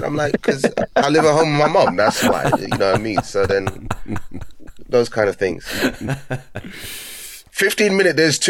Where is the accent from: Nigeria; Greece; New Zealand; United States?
Nigeria; I'm a Nigerian yeah, household.